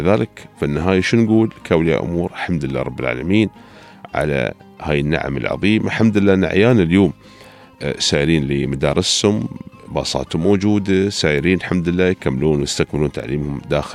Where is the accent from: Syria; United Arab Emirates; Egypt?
United Arab Emirates; الحياة عندنا في الإمارات ما توقف